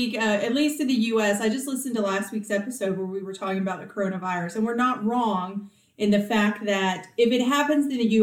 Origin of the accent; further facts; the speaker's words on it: Virginia Beach, Virginia, United States; I grew up in Virginia Beach, pretty safe area, right?